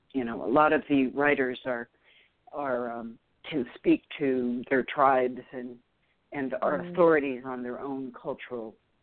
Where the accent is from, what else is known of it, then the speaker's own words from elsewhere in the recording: Philippines; first language Tagalog; English is a second language; So it kind of brought me back to my own experience of not learning my native tongue.